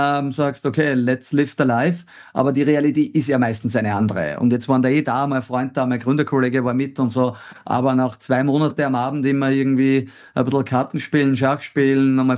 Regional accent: Austria; Also ich glaube, schau, es sind der Hausverstand, sagt man bei uns in Österreich, spielt eine ganz große Rolle.

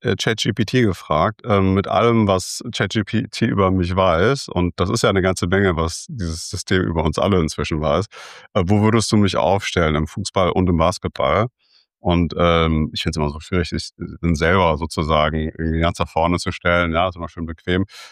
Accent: Cologne, North Rhine-Westphalia, Germany; Ich komme aus Köln gebürtig, geboren, aufgewachsen. Also sozusagen fast ein Heimspiel hier, dann auch im Podcast. Bin jetzt inzwischen 43 Jahre alt

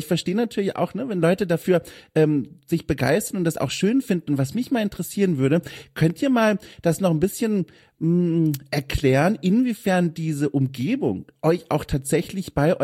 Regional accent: Bavaria, Germany; now in Hamburg, Germany; Ich komme aus Süddeutschland, aus dem Fränkischen Wald, also ganz viel Natur. Egal wohin man läuft, man hat immer einen Baum im Gesicht, so ist etwa da das Gefühl, und lebe jetzt in Hamburg, genau das Gegenteil

